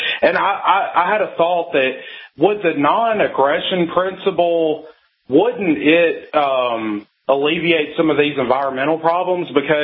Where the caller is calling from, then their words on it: Tennessee, United States; from Tennessee.